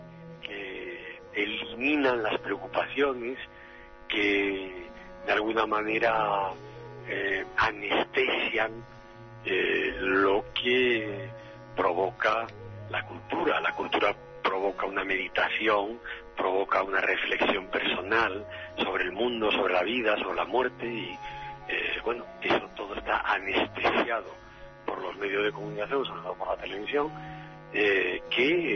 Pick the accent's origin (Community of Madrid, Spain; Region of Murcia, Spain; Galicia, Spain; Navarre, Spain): Galicia, Spain; está mi tierra, y está América, y está Europa, y bueno, supongo y espero que cuando se traduzca al italiano, al alemán o al francés o al inglés, que esos lectores vean a Galicia